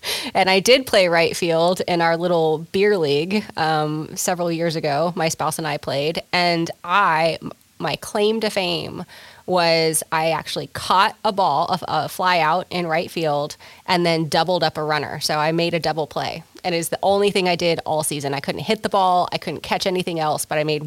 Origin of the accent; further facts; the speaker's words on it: Texas, United States; Could not resist, even though I am a Texan.